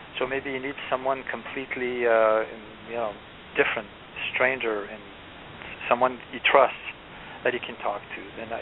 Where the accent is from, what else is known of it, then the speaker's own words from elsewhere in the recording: Canada; because I'm from Canada, so I don't know what's available in your area